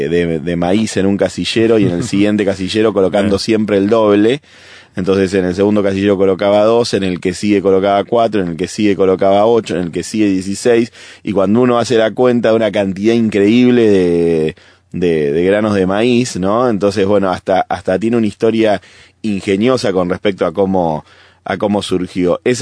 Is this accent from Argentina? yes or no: yes; Argentina; Yo soy argentino, un país típicamente de campo